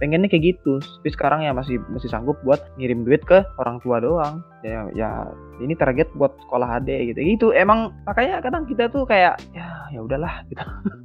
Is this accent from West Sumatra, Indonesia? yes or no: yes; Padang, West Sumatra, Indonesia; gue kan orang Padang nih, dekat pesisir kan ya.